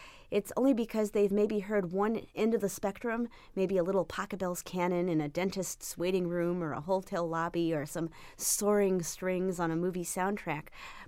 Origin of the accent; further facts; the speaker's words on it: Chicago, Illinois, United States; Being a Chicagoan, growing up with the blues, of course, that has a special place in my heart.